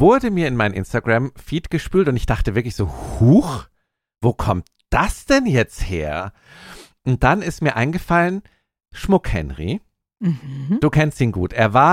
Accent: Munich, Bavaria, Germany; Obermenzing, wo ich aufgewachsen bin

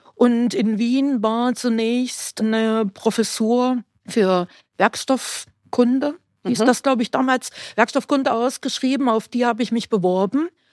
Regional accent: East Germany, Germany; born there; ich bin, wie man deutlich hören kann, in Deutschland geboren, in der ehemaligen DDR

